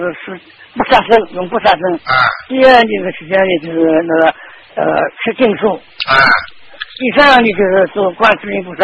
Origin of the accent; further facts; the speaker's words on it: Shanghai, China; 我是上海的，而且我是大陆上海的